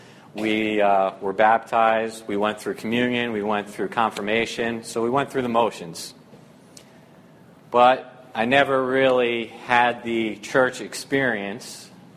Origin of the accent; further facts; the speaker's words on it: New Jersey, United States; also born or lived in Staten Island, New York; So I was born in 1984 in Staten Island, New York. My family originates from there. I lived there up until I was the age of 3, and then my family moved to New Jersey, which is where I grew up.